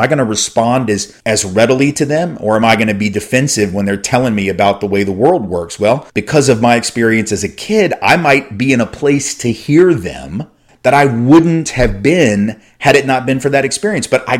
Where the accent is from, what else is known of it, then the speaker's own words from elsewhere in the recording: Nashville, Tennessee, United States; childhood education program at a historically black college on the other side of town from where I grew up in Nashville.